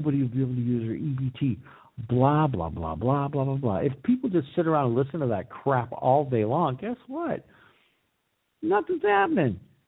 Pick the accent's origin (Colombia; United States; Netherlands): United States; So my point of this is that I think as American citizens, we really need to stand up.